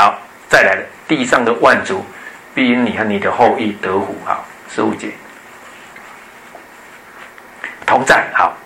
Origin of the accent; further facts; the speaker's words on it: Taiwan; 我们台湾人都像这样，所以被拜庙